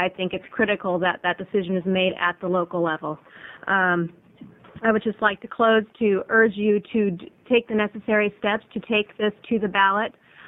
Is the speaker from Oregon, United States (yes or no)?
yes; Portland, Oregon, United States; I'm from Portland, Oregon